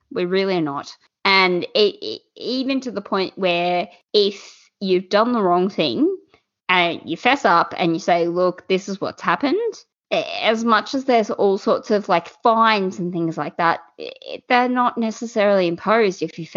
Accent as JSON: {"language": "English", "country": "Australia", "said": "So I feel very privileged as an Australian to be able to sit here and know full well that if anything happens to me, I'm okay."}